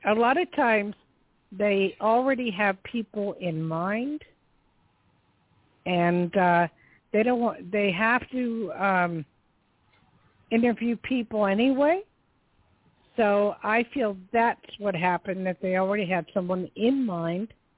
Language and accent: English; Newark, New Jersey, United States; I'm from Jersey originally. But we get so many New Yorkers.